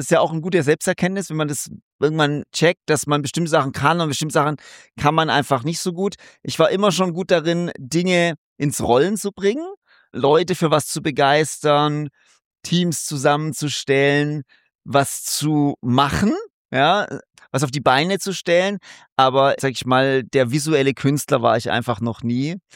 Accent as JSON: {"language": "German", "town": "Stuttgart", "region": "Baden-Württemberg", "country": "Germany", "tie": "born or raised there", "said": "ich bin ja in Stuttgart aufgewachsen und da zur Schule gegangen."}